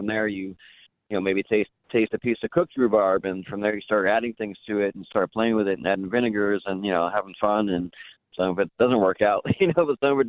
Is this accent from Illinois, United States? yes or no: no; New York, United States; I'm from New York, and I love pepperoni and cheese pizza.